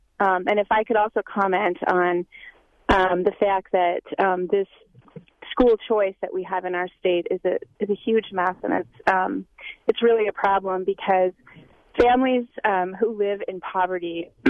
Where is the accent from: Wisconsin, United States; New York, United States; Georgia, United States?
Wisconsin, United States; Milwaukee; I grew up in Milwaukee here. I moved from a white rural setting my entire life to what we call Bayview in Milwaukee in the 80s